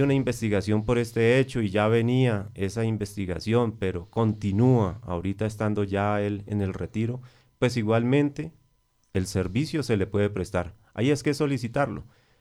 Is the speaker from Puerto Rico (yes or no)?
no; Valle del Cauca, Colombia; casi paisano, que somos, porque somos del Valle del Cauca